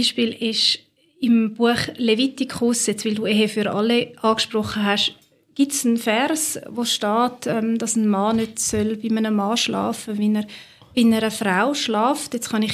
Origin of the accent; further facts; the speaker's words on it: Zurich, Switzerland; Ich bin eben nicht in Zürich selber aufgewachsen, sondern am Zürichsee, also so in einer kleineren Gemeinde.